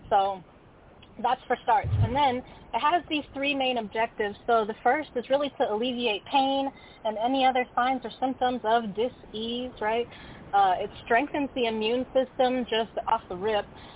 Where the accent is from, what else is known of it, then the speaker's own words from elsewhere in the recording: Greensboro, North Carolina, United States; I come from Greensboro, North Carolina, Mighty Muhammad Mosque number 92.